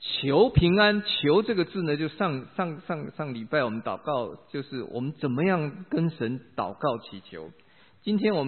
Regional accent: China; 我们中国人可能不能停留在这个阶段呢

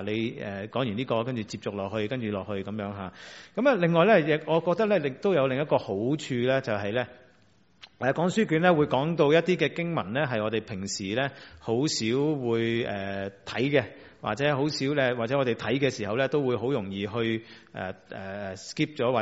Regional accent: Chaozhou, Guangdong, China; 好似我哋潮州人講話叽叽咕叽叽嚇

